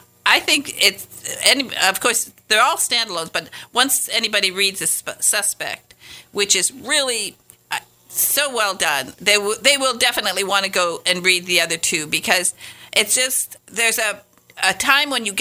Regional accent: Michigan, United States; I come from Northern Michigan, and I saved my money all the time I was in school

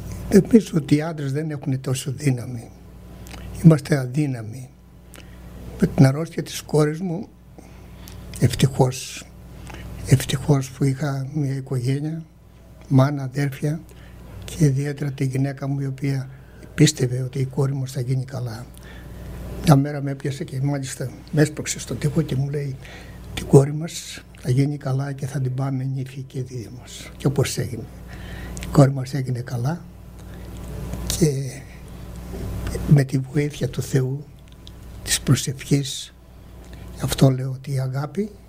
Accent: Peloponnese, Greece; Είμαι από ένα χωριό της Λακωνίας, στην Παρβίτσα, Σπάρτης. Είναι στον Πάρνο, 1100 μέτρα υψόμετρο. Και είναι ολόκληρη η Ελλάδα για μένα, είναι το χωριό μου.

